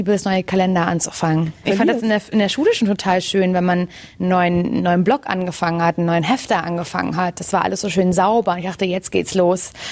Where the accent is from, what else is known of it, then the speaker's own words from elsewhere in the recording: Mecklenburg-Vorpommern, Germany; Aber Jugendweihe ist bei uns in Mecklenburg-Vorpommern halt sowas wie Kommunion